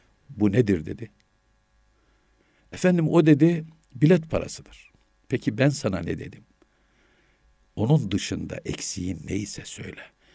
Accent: Of, Trabzon, Turkey; Benim memleketim Of'a gidin

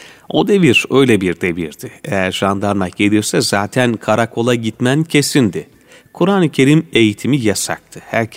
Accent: Aksaray, Aksaray Province, Turkey; born there; 1936 Aksaray doğumluyum.

